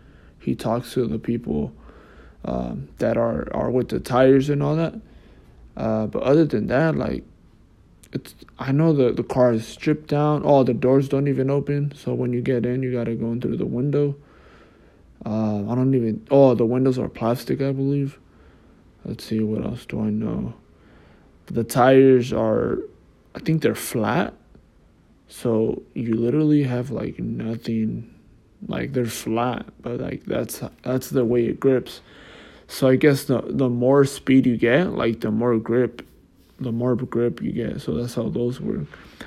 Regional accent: Fontana, California, United States; Oh, and then right here where I'm from Fontana. There's like, a speedway. I'm not too far from it.

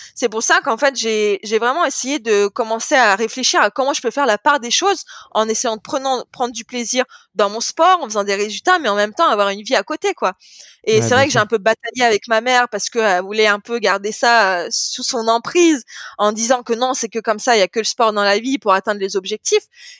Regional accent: France; En plus, comme je suis française

